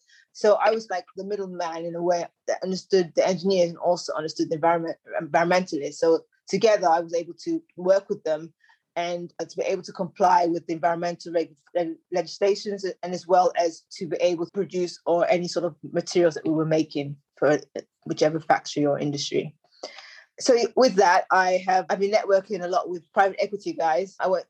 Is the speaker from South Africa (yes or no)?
no; London, United Kingdom; born there; also born or lived in Nigeria / Australia / United States / Scotland; that's a Nigerian surname. I was born in London, but I've actually lived in the UK. I've lived in Nigeria. I've lived in Australia. I've lived in America, Scotland, Wales.